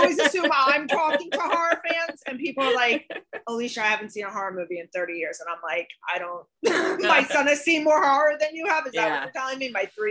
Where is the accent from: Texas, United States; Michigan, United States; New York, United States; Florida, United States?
New York, United States; New York City; I'm a New Yorker. We don't do friendliness like this.